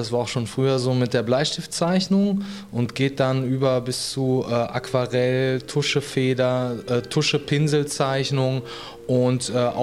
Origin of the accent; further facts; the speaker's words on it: Bochum, North Rhine-Westphalia, Germany; now in Berlin, Germany; Ich komme ursprünglich aus Bochum und lebe mittlerweile in Berlin. Ich habe zwischenzeitlich in Dortmund und in New York studiert.